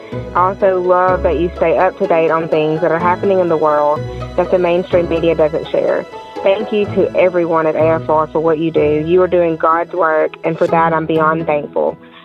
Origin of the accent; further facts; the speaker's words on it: Brookhaven, Mississippi, United States; and I'm from Brookhaven, Mississippi.